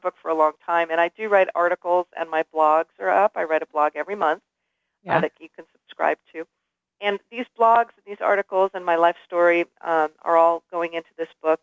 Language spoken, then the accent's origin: English; California, United States; I mean, luckily, I grew up in California